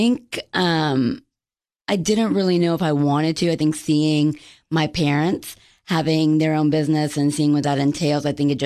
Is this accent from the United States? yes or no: yes; Clarksville, Tennessee, United States; born there; I was born in Clarksville at Fort Campbell when my father was in the Army as a military captain.